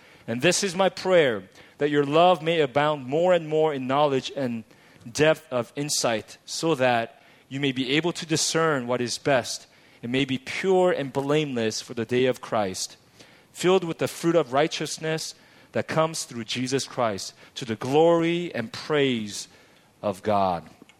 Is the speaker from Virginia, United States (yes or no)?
no; Los Angeles, California, United States; I come all the way from Los Angeles, and I had attended a conference in Seoul a few days ago